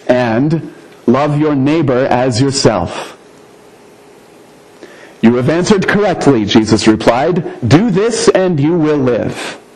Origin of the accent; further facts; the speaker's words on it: Anderson, United States; I went to college about a half an hour drive north of my hometown, Anderson.